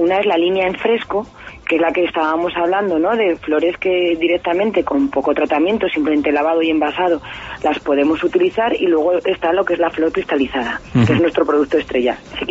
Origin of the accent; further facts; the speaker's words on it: Olvega, Castile and León, Spain; also born or lived in Soria; now in Zaragoza, Spain; Sí, sí, soy de Olvega y he estado muchos años en Soria viviendo y bueno, y ahora estoy aquí en Zaragoza, cerquita también.